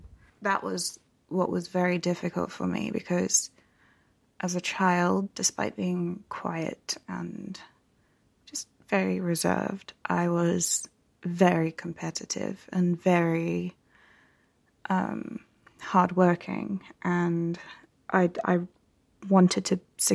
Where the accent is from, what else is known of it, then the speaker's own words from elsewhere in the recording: South Africa; I am from South Africa and I am a nanny